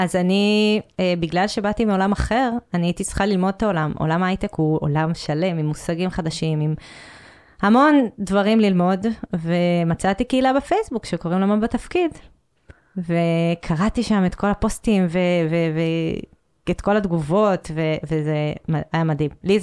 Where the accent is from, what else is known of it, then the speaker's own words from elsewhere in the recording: Yeruham, Southern District, Israel; אז אני באה מירוחם, שזה מפתיע, אין הרבה אנשים מירוחם.